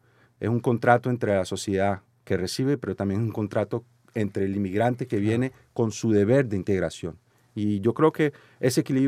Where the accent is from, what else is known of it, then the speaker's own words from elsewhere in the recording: Quebec, Canada; also born or lived in Colombia; Yo digo, no, yo soy un quebequense de origen colombiano. No solo por haber llegado niño.